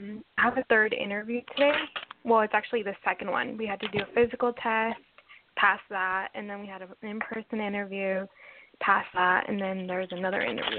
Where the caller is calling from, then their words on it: Washington, United States; From Washington State.